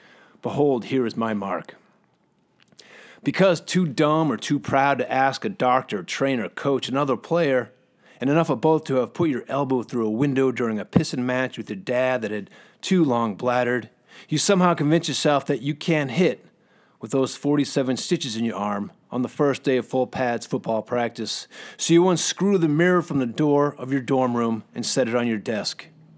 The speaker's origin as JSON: {"language": "English", "town": "Lowell", "region": "Massachusetts", "country": "United States", "tie": "born or raised there", "said": "I grew up in Lowell, Massachusetts. I'm from Massachusetts, in a town sort of, blue collar town like Gloucester."}